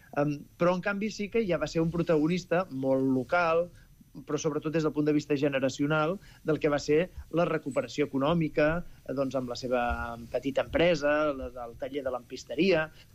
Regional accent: Canet de Mar, Catalonia, Spain; La Vall de la Llum és el meu poble, però segurament podria ser molts pobles de Catalunya. És el meu poble idealitzat i és el meu poble amb el retrovisor, amb el mirall retrovisor, no? És a dir, és Canet de Mar, però no és el Canet de Mar actual.

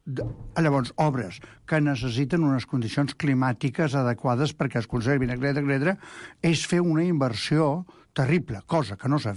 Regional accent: Catalonia, Spain; com a bons catalans

